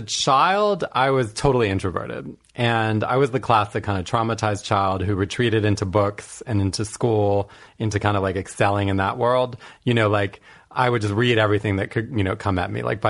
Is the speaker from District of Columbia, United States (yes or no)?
yes; Washington, District of Columbia, United States; Yeah, I grew up in suburban DC.